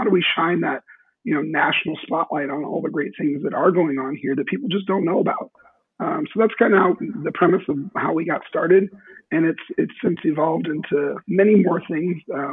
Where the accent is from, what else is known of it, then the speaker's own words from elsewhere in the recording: Peoria, Illinois, United States; And I always brought up, you know, hey, I'm from Peoria.